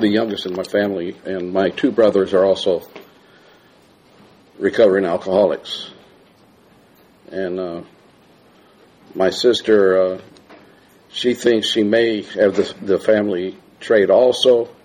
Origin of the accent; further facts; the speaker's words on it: Peoria, Illinois, United States; born there; I was born in the Methodist Hospital in Peoria, Illinois, October 16, 1950